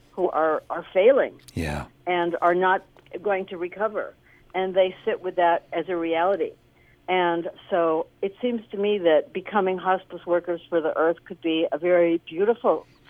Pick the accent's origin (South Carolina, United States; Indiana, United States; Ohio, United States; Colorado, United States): Indiana, United States; Indianapolis; born there; also born or lived in Illinois / Omaha, Nebraska; When I was growing up, I was born in Indianapolis